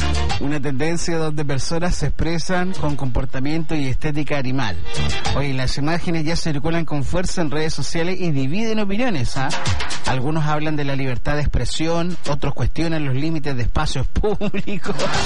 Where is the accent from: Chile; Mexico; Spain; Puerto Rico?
Chile; Como buen chileno, y copiamos todo.